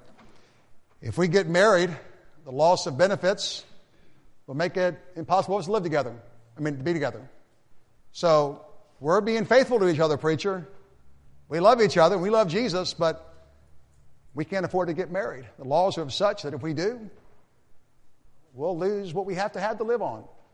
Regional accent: United States

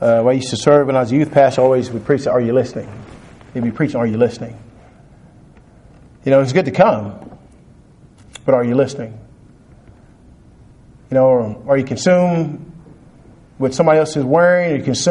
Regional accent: Texas, United States; No, I didn't grow up in Missouri, but I grew up in Texas where we had tornadoes.

